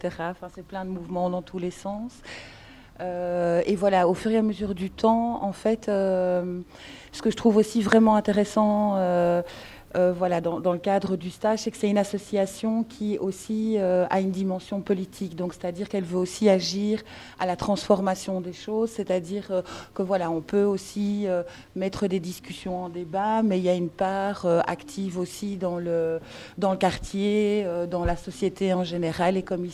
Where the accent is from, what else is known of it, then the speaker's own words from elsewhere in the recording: Belgium; Donc moi, je viens de Belgique, et donc en Belgique, on ne voit pas ça, ça n'existe pas.